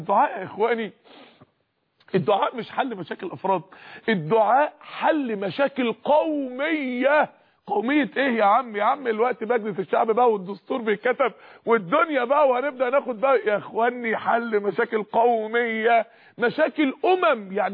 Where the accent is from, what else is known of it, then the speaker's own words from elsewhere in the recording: Egypt; اعلى نسبه معدل فشل كلوي في العالم كله عندنا في مصر هنا